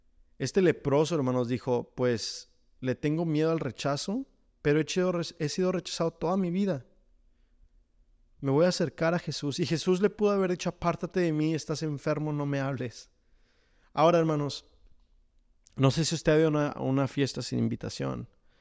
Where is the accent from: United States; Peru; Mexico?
United States; Austin, Texas; yo saben que soy de Austin y una de las mayores cosas que extraño de Austin es ir a jugar voleibol. Entonces, pues me mudo aquí, hermanos, y no tengo muchos amigos.